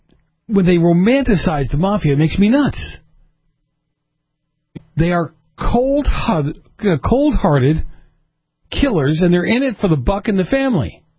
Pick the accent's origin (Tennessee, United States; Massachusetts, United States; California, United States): Massachusetts, United States; Boston; I grew up in Boston at a time when the mafia was very active in the north end of Boston.